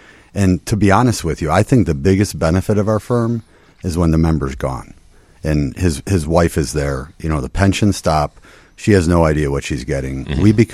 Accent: Chicago, Illinois, United States; And that's you think here in Chicago that it's a much more prevalent, because I grew up on the South Side.

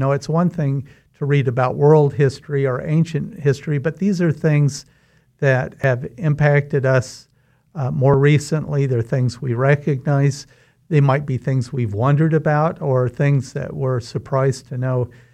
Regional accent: Wichita, Kansas, United States; I am from Wichita, actually a fifth-generation Wichitan.

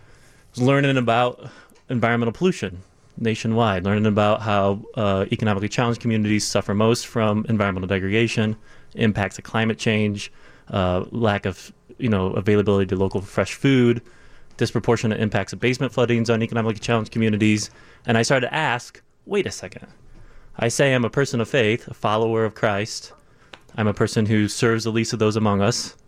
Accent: Tremont, Illinois, United States; I grew up in Tremont, Illinois, down in central Illinois, small town, 2,000 people, farm community.

